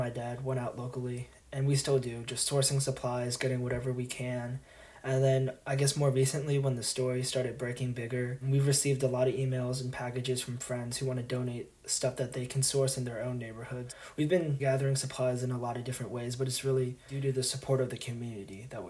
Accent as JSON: {"language": "English", "region": "Virginia", "country": "United States", "tie": "born or raised there", "said": "that's really Southwest Virginia. Just being able to go out there and explore different places of my home state has been really cool."}